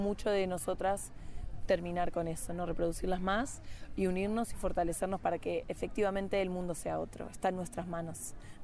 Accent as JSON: {"language": "Spanish", "town": "San Marcos Sierra", "region": "Córdoba", "country": "Argentina", "said": "vengo de Córdoba, la provincia de Córdoba, de un pueblo llamado San Marcos Sierra, del país de Argentina."}